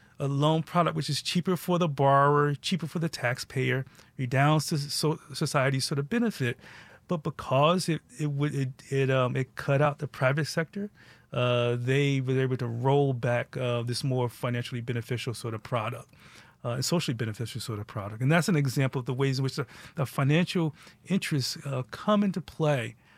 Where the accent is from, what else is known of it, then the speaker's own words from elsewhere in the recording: Northeast, United States; I mean, there used to be a commercial as I was growing up, and I grew up in the Northeast